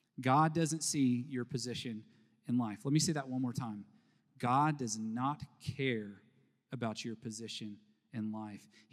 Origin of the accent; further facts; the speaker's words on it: Texas, United States; But down where I grew up in North Texas, all the lakes take on this color, and it's gross.